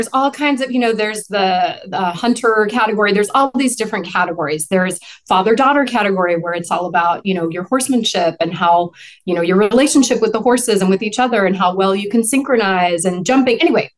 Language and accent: English; Pennsylvania, United States; So outside of Philadelphia, on the main line